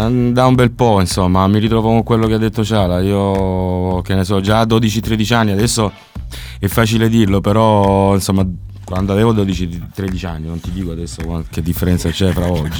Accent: Apulia, Italy; e vengo dal Salento.

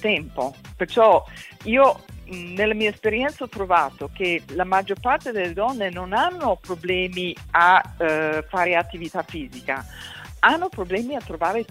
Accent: United States; first language English; Italian is a second language; Io sono americana.

